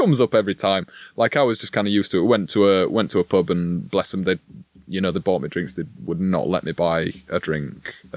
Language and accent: English; Yorkshire and the Humber, United Kingdom; It's like, no, I'm from West Yorkshire.